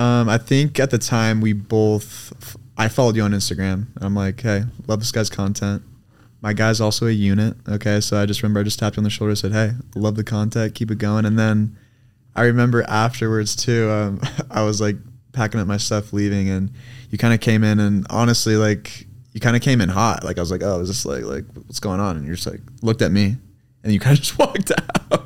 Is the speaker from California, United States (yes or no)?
yes; Los Angeles, California, United States; moved away as an adult; now in Utah, United States; You grew up in Los Angeles, so a California boy at heart, and initially just came out to Utah really for school.